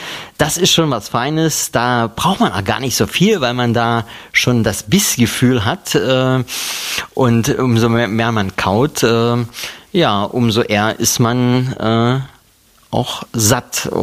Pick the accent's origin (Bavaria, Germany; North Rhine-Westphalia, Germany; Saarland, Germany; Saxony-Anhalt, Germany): Saxony-Anhalt, Germany; Aschersleben; ich bin aus der Nähe von Aschersleben, ehemaliger Bernburger